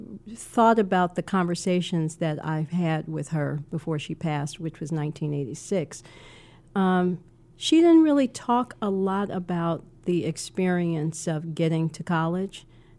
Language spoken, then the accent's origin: English; Chicago, Illinois, United States; I grew up in Chicago, and grew up in the 60s